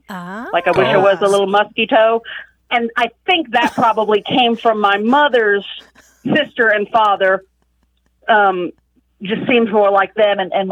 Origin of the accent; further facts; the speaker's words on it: Massachusetts, United States; When I was growing up in New England, outside Boston, my dad used to say this little thing all the time to children, sort of as an entertainment.